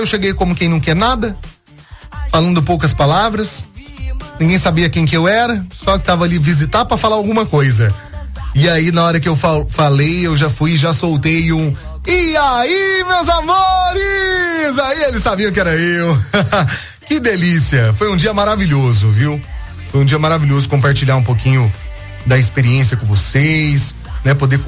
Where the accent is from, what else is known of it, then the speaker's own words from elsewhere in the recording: Estiva, Minas Gerais, Brazil; E sou de Estiva, amo vocês.